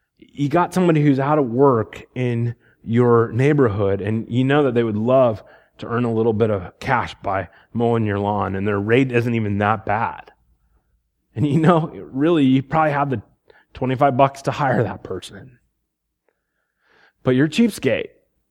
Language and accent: English; Iowa, United States; I grew up in Iowa. My dad is a, soon-to-be retired professor here in a few months, and a farmer.